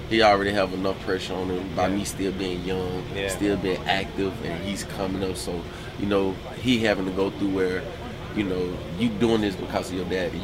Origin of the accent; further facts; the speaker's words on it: Alabama, United States; now in Cincinnati, United States; There's no offense to the chili. I'm from Alabama. Right. I just know what real chili tastes like.